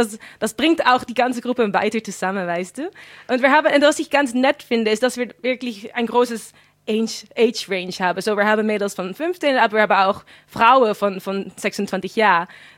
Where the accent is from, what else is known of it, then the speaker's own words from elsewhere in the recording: Netherlands; German is a second language; ich darf leider nicht mitmachen mit Miss Germany, weil ich bin kein Deutscher, sondern habe ich gesucht, was haben wir in die Niederlande, woran ich da mitmachen kann.